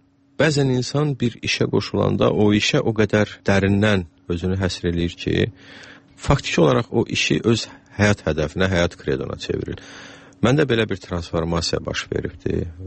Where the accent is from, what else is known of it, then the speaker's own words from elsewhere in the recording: Shamkir, Shamkir District, Azerbaijan; also born or lived in Ganja; doğulmuşam. Bunun da səbəbi ondan ibarət olub ki, o zaman Şəmkirdə doğum evi olmayıbdı. Amma Şəmkirdə böyümüşəm, 7 yaşımadək Təzəkənddə, sonra rayon mərkəzində, məktəb yaşımacan nənəmin, babamın yanında böyümüşəm.